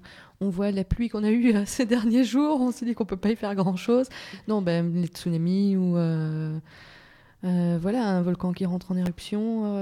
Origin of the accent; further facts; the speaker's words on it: France; accent: French; Avec mon super accent français.